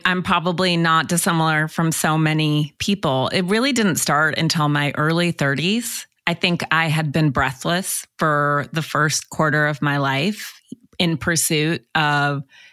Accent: Montana, United States; So I grew up in Montana, which is a rural state in the US, and I grew up very much in nature with horses, and my parents were both transplants there.

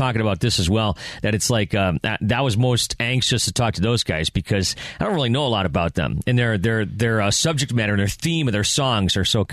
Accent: New York, United States; So I grew up in Western New York, and I used to go to Watkins Glen all the time, and you know, the whole thing.

